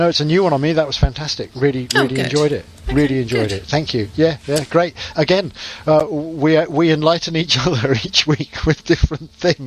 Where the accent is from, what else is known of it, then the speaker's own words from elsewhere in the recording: South West England, United Kingdom; because we're both from Cornwall, both Cornish, our own cultural heritage